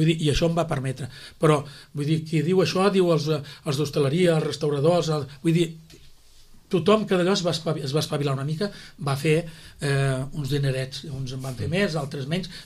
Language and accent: Catalan; Sitges, Catalonia, Spain; quan jo critico a l'equip de govern, estic criticant el meu poble, no? I llavors em sap greu. Criticar Sitges em sap molt greu.